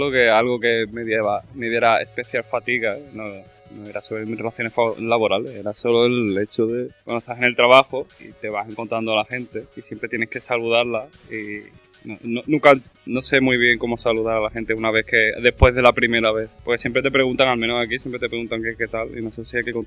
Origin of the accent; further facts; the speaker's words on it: Spain; no es que sea vago, es que soy español.